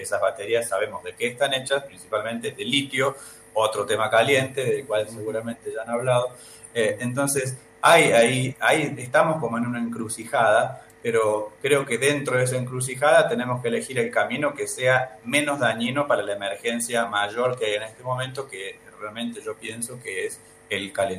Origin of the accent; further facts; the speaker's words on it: Córdoba, Argentina; Sí, somos cordobeses y nos suena que el mar está lejos. Bueno, en mi caso particular soy cordobés